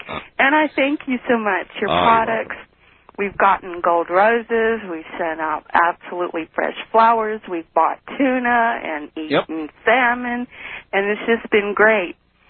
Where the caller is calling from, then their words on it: Reno, Nevada, United States; I've been listening to you for about 2 years and a half, and I'm calling from Reno.